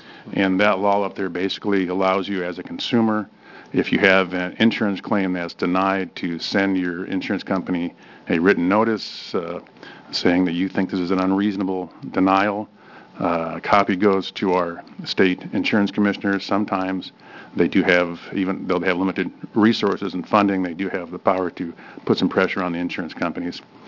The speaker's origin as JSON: {"language": "English", "town": "Vancouver", "region": "Washington", "country": "United States", "said": "I'm a lawyer from Vancouver, Washington, and I do a lot of work in Portland as well."}